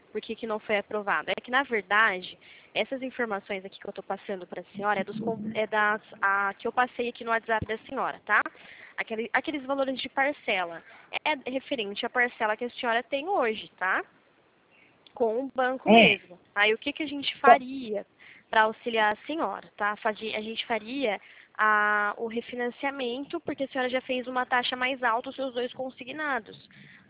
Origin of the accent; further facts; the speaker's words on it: Limeira, São Paulo, Brazil; Não, eu sou aqui de Limeira, São Paulo.